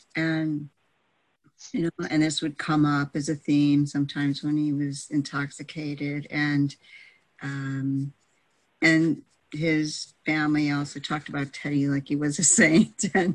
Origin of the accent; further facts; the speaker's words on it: Buffalo, New York, United States; born there; I was born in Buffalo, New York, into a Polish Catholic family